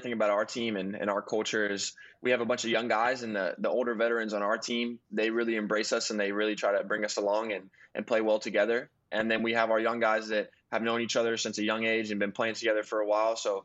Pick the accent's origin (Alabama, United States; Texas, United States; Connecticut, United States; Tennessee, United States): Alabama, United States; Birmingham; Right. I was raised in Birmingham.